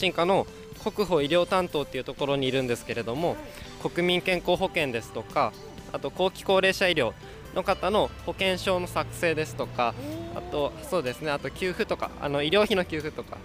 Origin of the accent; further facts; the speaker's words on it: Yaita, Tochigi, Japan; 私は出身も育ちも八重田です。